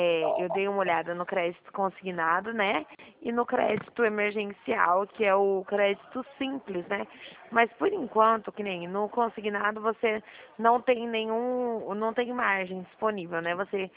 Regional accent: São Paulo, Brazil; eu sou aqui do estado de São Paulo

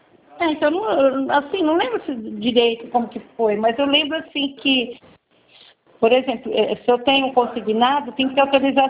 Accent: Presidente Prudente, São Paulo, Brazil; also born or lived in Osasco / Jundiaí; eu sou daqui do interior de São Paulo. Aí eu mudei para Osasco, e quando eu me efetivei, eu mudei para Jundiaí.

